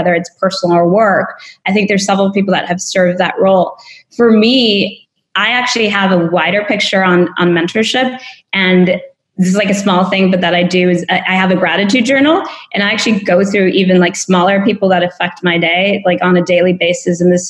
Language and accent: English; Hollister, California, United States; now in Silicon Valley, United States; Yeah, so I grew up in a small town, Hollister.